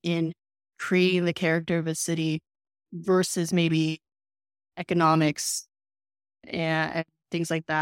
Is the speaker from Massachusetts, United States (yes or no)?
yes; Boston, Massachusetts, United States; I'm from Boston, so I like that.